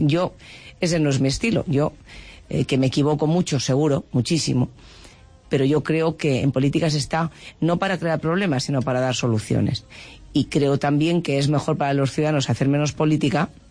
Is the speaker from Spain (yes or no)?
yes; Albacete, Castilla-La Mancha, Spain; yo soy de Albacete